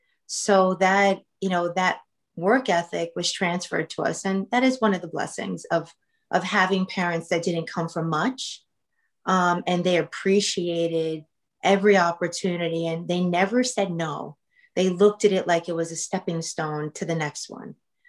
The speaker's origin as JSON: {"language": "English", "region": "New York", "country": "United States", "tie": "born or raised there", "said": "landed from Portugal to New Rochelle, which is actually a city in Westchester County. So born and raised in Westchester my entire life. And obviously I was a daughter of immigrants"}